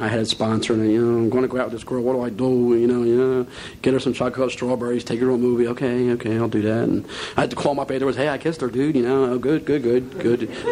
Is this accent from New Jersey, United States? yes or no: no; Philadelphia, Pennsylvania, United States; We had dogs growing up in Philadelphia, all right?